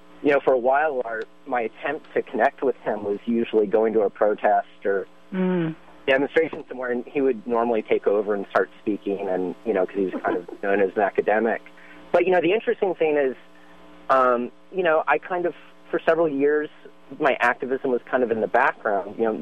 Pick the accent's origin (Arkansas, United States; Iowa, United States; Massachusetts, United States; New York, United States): Arkansas, United States; Little Rock; But I grew up in Little Rock, Arkansas, where we really stuck out like a sore thumb.